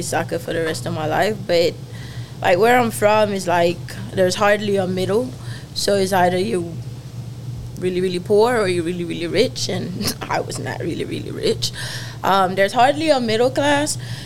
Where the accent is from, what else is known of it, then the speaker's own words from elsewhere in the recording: Jamaica; I'm actually from Jamaica. Like the country Jamaica.